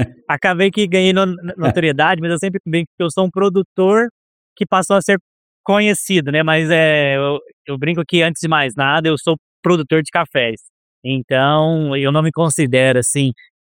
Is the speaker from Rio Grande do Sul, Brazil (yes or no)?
no; Ribeirão Corrente, São Paulo, Brazil; eu sou aqui de Ribeirão Corrente, nasci aqui. Ribeirão Corrente, para quem não conhece, Ribeirão Corrente é uma cidade muito pequena, mas ela fica do lado de Franca, bem do lado mesmo, a 20 quilômetros de Franca